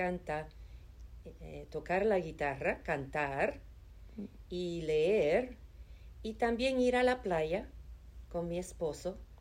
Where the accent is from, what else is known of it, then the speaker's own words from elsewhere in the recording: Chicago, Illinois, United States; now in North Carolina, United States; me recuerda de mi niñez en Chicago, solo que en Chicago muy frío.